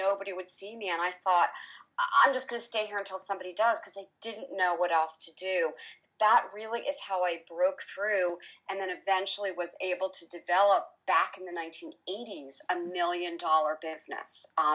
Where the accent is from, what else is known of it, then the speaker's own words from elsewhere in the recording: East Coast, United States; now in Midwest, United States; I grew up on the East Coast, and I now moved to the Midwest as my husband had gotten a job there.